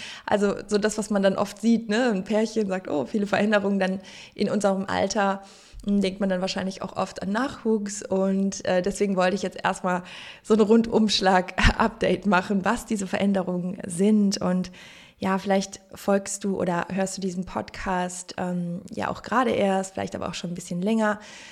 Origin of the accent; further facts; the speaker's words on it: Cologne, North Rhine-Westphalia, Germany; also born or lived in Los Angeles, United States; wir haben auf 2 Kontinenten gelebt, zur Hälfte in LA, also in Kalifornien, zur Hälfte in Köln, so meine Heimatstadt